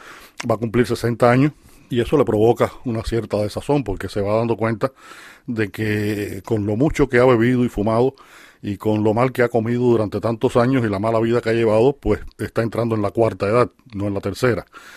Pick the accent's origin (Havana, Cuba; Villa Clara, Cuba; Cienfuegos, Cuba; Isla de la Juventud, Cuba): Havana, Cuba; Yo soy un novelista de La Habana y escribo sobre La Habana.